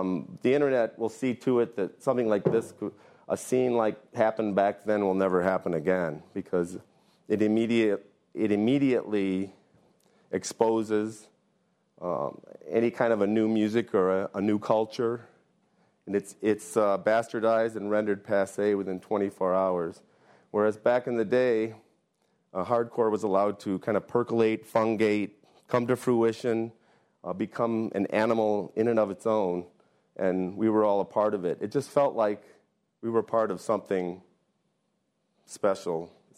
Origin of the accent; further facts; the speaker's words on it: Kalamazoo, Michigan, United States; born there; I was born in Kalamazoo, Michigan, in a very strict Dutch Reformed household.